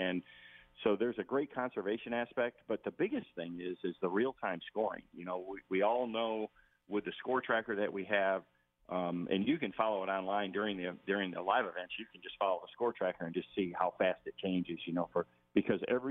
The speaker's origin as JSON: {"language": "English", "region": "Michigan", "country": "United States", "tie": "born or raised there", "said": "Well, I grew up in Michigan, and I've fished the Great Lakes my whole life"}